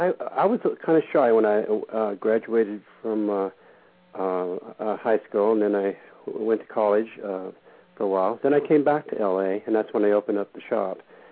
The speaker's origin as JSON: {"language": "English", "town": "Santa Monica", "region": "California", "country": "United States", "tie": "born or raised there", "said": "So my intrigue was to make some money, go back to L.A. I grew up in Santa Monica"}